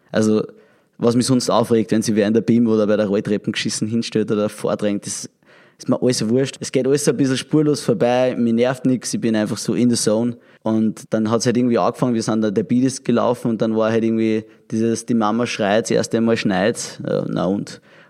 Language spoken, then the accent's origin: German; Austria; es ist eher so wie vieles bei uns in Österreich, was vielleicht Kulturgut oder mit Tradition verbunden ist